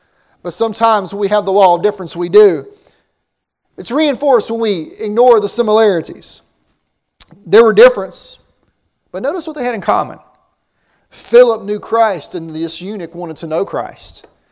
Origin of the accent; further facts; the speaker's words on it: Winston-Salem, North Carolina, United States; I think about my hometown in Winston-Salem.